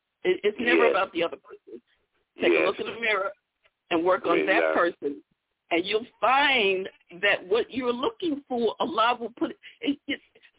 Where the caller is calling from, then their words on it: Virginia, United States; I'm calling you from Virginia.